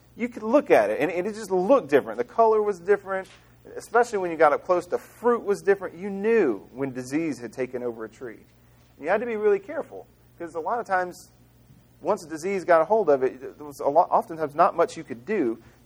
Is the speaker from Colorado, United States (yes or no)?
no; Mississippi, United States; Now, a few summers, my family growing up in Mississippi, our family had a huge farm.